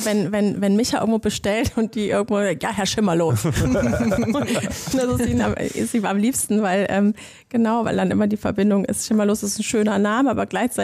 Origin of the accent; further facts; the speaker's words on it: Wuppertal, North Rhine-Westphalia, Germany; also born or lived in Argentina / Bavaria; ich bin dann irgendwann mal in so einer sehr prägenden Zeit nach Wuppertal gekommen, ich glaube in der 4. Klasse und habe dann hier auch zum ersten Mal Freunde gehabt, die länger Freunde waren.